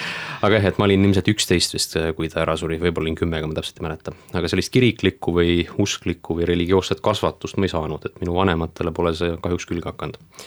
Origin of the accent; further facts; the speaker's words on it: Saare County, Estonia; pärit olen Saaremaalt, hetkeseisuga on vanust 29 aastat.